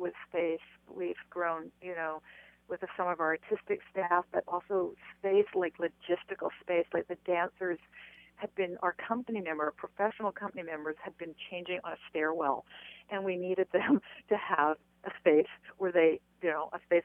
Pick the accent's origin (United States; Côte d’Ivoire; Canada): Canada; moved away; It was also fantastic to go back to Canada for the first time last year. For me, I'm still Canadian.